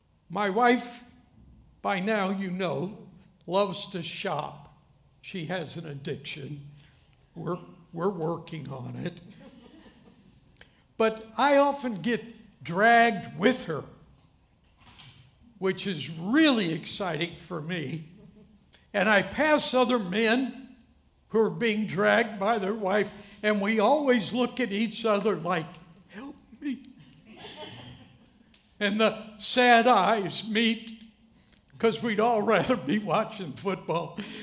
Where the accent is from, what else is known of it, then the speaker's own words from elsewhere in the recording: St. Louis, Missouri, United States; But I grew up in St. Louis. You might know that.